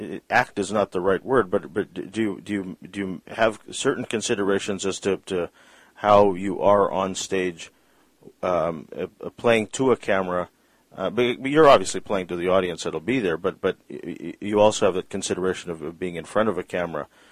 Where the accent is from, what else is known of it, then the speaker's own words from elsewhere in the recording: Vancouver, British Columbia, Canada; We're about the same age, but I grew up in Vancouver